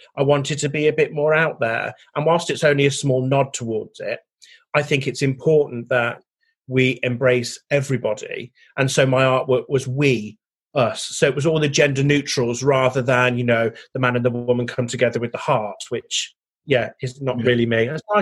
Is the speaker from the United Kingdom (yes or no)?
yes; England, United Kingdom; now in South of England, United Kingdom; I'm originally from the Midlands, although I've lived down south for over 20 years now, so I can class myself as a southerner.